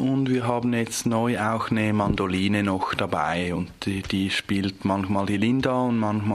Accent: Winterthur, Zurich, Switzerland; Wir sind aus Winterthur. Das ist die sechstgrößte und grünste Stadt der Schweiz. In der Nähe von Zürich ist das.

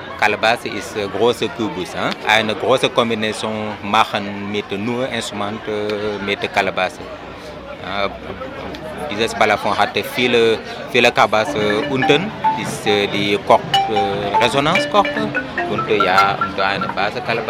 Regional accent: Senegal; German is a second language; Ich komme aus dem Senegal

